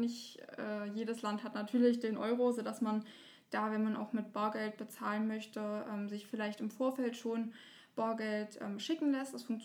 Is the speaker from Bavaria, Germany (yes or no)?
no; Freyburg, Saxony-Anhalt, Germany; Ich bin 25 Jahre alt. Ich komme aus Freiburg an der Unstrut. Das ist im Burgenlandkreis